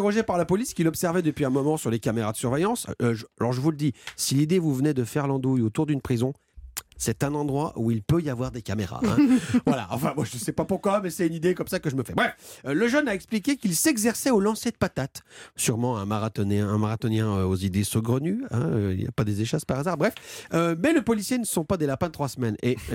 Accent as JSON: {"language": "French", "town": "Lyon", "region": "Auvergne-Rhône-Alpes", "country": "France", "said": "comme on dirait chez moi à Lyon"}